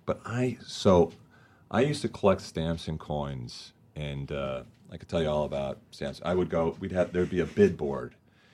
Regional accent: Huntington Beach, California, United States; In Huntington Beach.

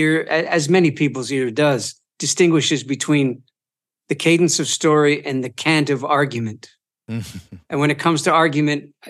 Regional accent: Ontario, Canada; also born or lived in Boston, United States; No, I'm Easterner. So Eastern Ontario, around the Great Lakes Basin.

